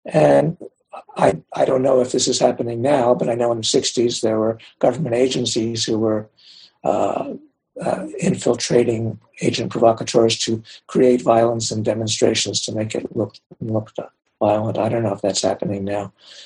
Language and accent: English; Pittsburgh, Pennsylvania, United States; But I was in Pittsburgh too. I'm from Pittsburgh.